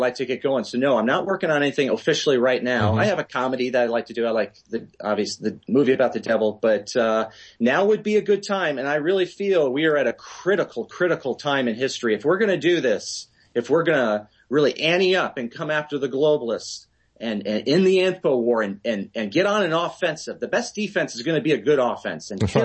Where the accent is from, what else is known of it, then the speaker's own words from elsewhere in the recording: Tucson, Arizona, United States; Yeah, well, I'm originally from Tucson, Arizona. That's where I am now.